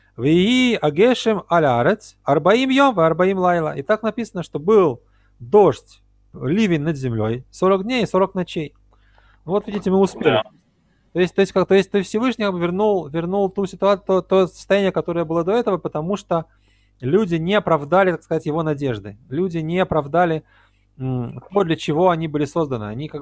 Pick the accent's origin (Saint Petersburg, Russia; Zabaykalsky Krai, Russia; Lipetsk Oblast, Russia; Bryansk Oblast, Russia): Saint Petersburg, Russia; я из Питера, у нас там потопы были постоянно